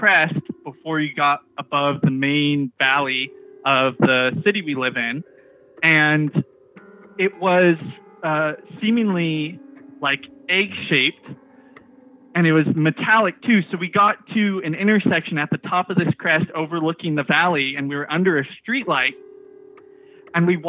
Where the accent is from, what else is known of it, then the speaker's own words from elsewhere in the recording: Fortuna, California, United States; I'm from Northern California, Fortuna to be exact. So right in the heart of the Redwoods.